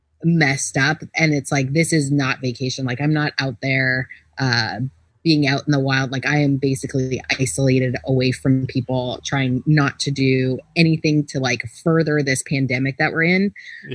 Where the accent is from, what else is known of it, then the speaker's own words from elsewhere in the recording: Canada; And I was like, what? This is, and as a Canadian, you know, and we always talk about American medical, right?